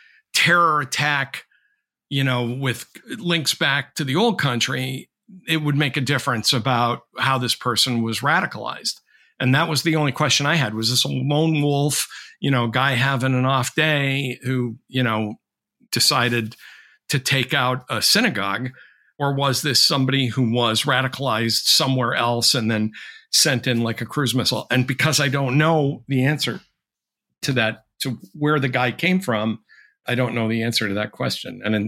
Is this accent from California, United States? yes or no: no; Massachusetts, United States; being an American like of Greek and Irish descent, but I was born in Lebanese. Massachusetts, I grew up here, you know.